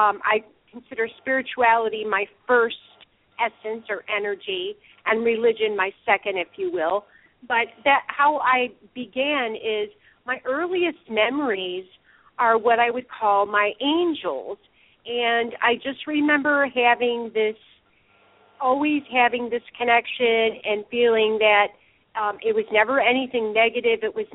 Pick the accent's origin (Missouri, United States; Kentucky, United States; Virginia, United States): Kentucky, United States; I was raised in Southern Kentucky, and my family were all devout Southern Baptists.